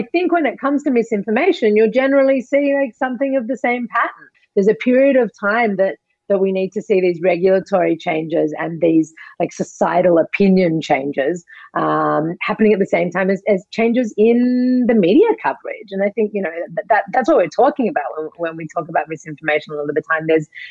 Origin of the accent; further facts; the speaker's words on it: Australia; you mentioned before that I'm from Australia.